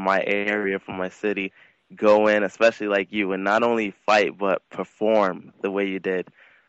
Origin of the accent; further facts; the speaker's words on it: Queens, New York, United States; Yeah, I am from Queens, New York, actually. I train over in Fresh Meadows.